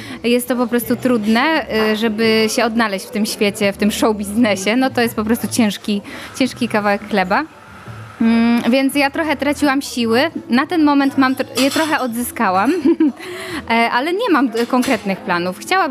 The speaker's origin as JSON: {"language": "Polish", "town": "Mielec", "region": "Subcarpathian Voivodeship", "country": "Poland", "said": "pochodzę z Mielca, dokładnie. Moi rodzice teraz mieszkają pod Mielcem, na wsi"}